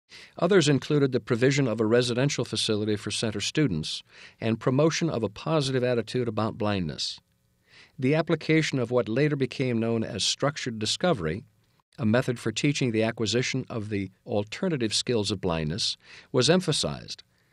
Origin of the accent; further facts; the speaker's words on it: Iowa, United States; upon learning I was originally from Iowa